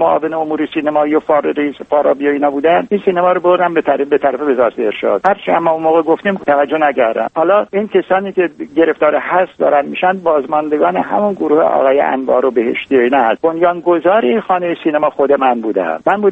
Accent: Khuzestan, Iran; born or raised there

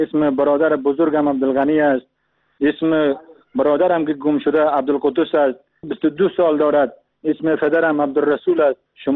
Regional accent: Afghanistan; now in Turkey; من از افغانستان اومدم به ترکیه

